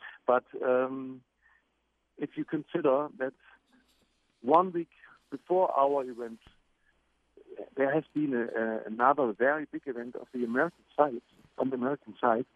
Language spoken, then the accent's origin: English; East Germany, Germany; I grew up in East Germany. I remember this very well